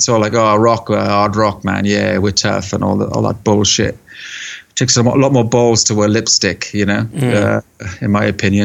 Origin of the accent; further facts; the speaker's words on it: Wales, United Kingdom; We're Welsh working class boys, you know.